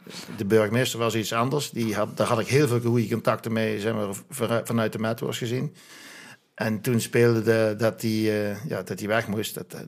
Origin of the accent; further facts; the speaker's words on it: Boxmeer, North Brabant, Netherlands; ik kwam uit Boksmeer.